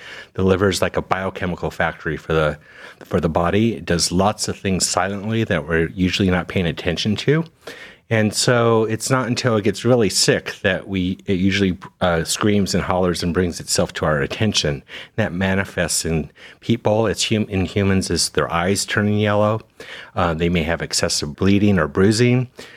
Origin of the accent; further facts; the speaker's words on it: Las Vegas, Nevada, United States; So I was born and raised in Las Vegas, so Western boy.